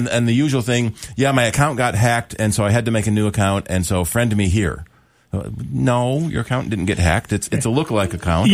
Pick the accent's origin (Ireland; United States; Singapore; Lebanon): Lebanon; Beirut, Beirut Governorate; I grew up in Beirut in the 80s. I lived through a war.